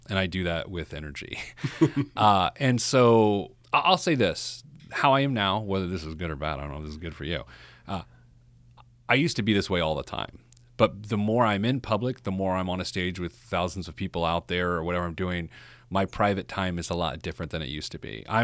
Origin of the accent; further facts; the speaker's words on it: Indiana, United States; growing up, I went to Pike High School. I grew up in Central Indiana